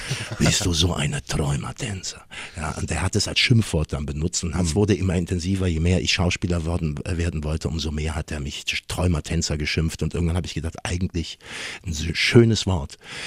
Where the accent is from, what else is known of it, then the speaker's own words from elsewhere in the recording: Bonn, North Rhine-Westphalia, Germany; dann haben wir festgestellt, wir kommen beide aus Bonn.